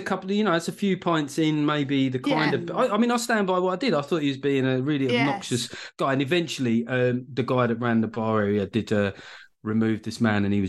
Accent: United Kingdom; I'm British.

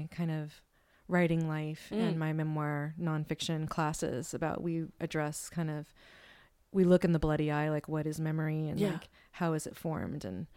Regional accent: Humboldt, California, United States; Like, I grew up in Humboldt, so like pot is just like, it's the wallpaper.

